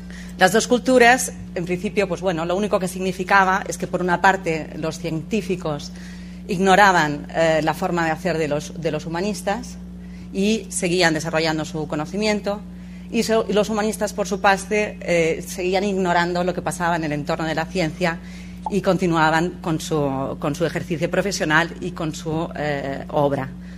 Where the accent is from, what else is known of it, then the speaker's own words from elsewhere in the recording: Catalonia, Spain; De unido, que dirían en Cataluña, que es de donde vengo.